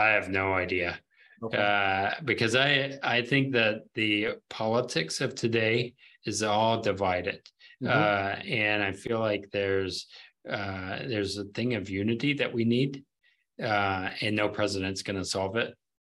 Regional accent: New Orleans, Louisiana, United States; I grew up in New Orleans

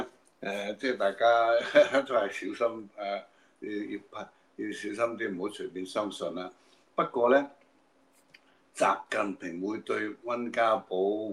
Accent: Hong Kong; 我係香港人，又係香港出世，我都係香港出世啊！

